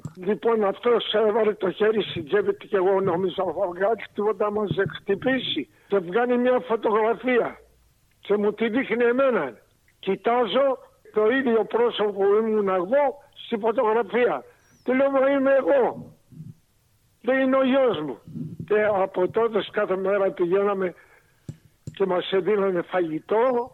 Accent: Corfu, Ionian Islands, Greece; Επειδή εγώ ήξερα και λίγο ιταλικά, επειδή είμαι από την Κέρκυρα

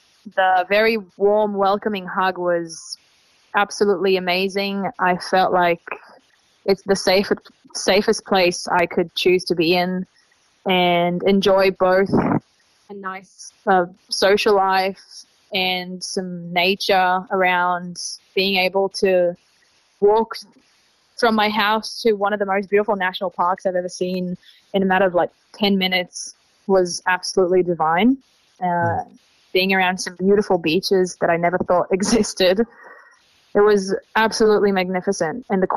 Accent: Tel Aviv, Tel Aviv District, Israel; English is a second language; moved away as an adult; now in Australia; I'm originally from Tel Aviv. I'm 26 years old, and I've been living and traveling in Australia since October 2022.

